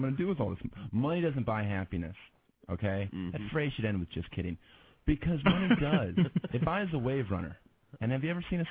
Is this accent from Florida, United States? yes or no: yes; Florida, United States; born or raised there